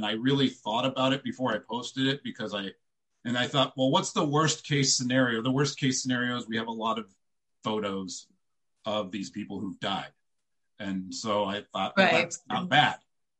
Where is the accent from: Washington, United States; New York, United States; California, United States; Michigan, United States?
Washington, United States; Tacoma; And I grew up in Tacoma. I was here in the early 90s when it was nice and crazy.